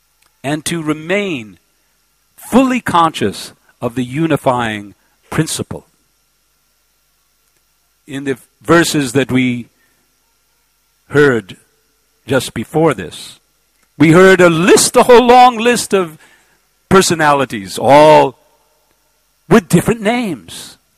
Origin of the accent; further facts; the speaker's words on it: United States; So in Toronto, being an American, and there were some problems.